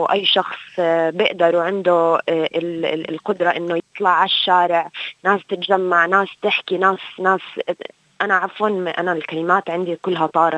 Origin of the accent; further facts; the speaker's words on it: Jordan; أنا مواطنة أردنية برضو،